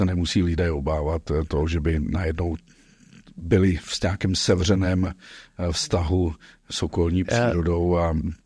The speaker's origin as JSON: {"language": "Czech", "town": "Sokolov", "region": "Karlovy Vary Region", "country": "Czechia", "tie": "born or raised there", "said": "jsi stejný rodák ze Sokolova jako já, tedy Karlovarský kraj"}